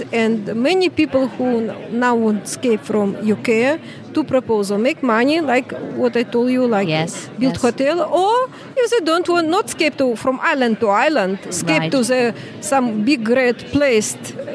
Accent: Belarus; I'm originally from Belarus, between Russia and between Poland, down Ukraine, and the top Litva, Latvia, Lithuania.

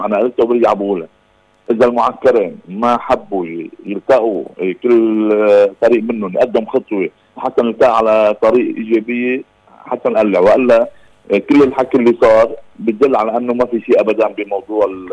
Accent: Lebanon; يمكن احنا هون نستفيد كلبنانيين

